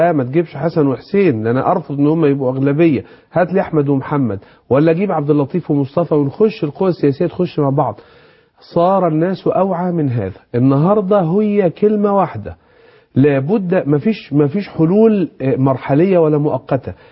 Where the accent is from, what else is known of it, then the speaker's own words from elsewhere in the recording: Egypt; انا وكمواطن مصري